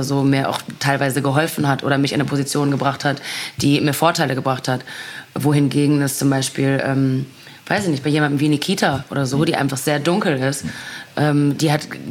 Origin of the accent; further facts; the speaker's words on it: North Rhine-Westphalia, Germany; Ich komme aus dem Pott.